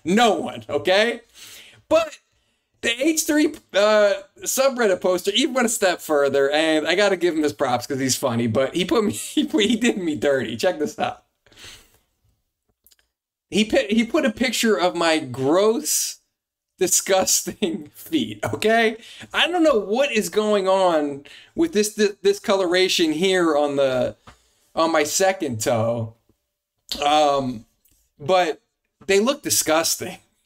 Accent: New Jersey, United States; I'm from New Jersey. I didn't grow up in these kind of cold climates where sauna's a part of family life.

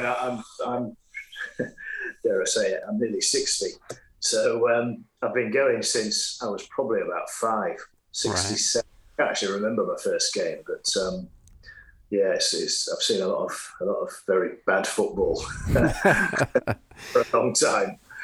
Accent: Anlaby, Yorkshire and the Humber, United Kingdom; I grew up in Anlaby, mainly.

